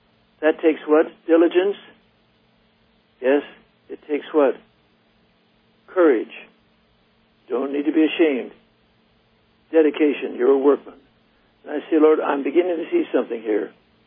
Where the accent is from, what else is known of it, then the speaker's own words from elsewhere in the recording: China; I was raised in China as a boy.